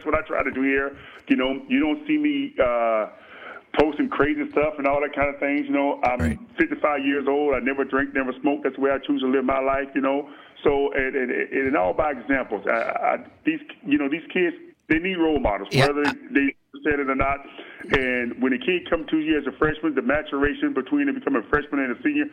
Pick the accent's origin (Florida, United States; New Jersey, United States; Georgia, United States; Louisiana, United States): Florida, United States; Well, my background is that I'm born and raised in Florida, grew up in a single family home with a strong Southern mother